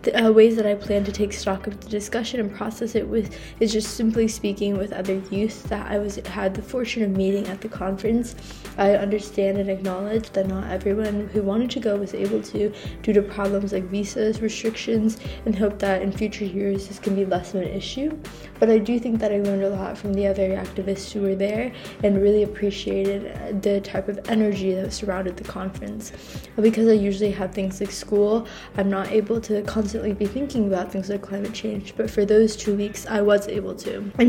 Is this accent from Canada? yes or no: no; Houston, Texas, United States; because I come from Houston, Texas, which is often ravaged by things like hurricanes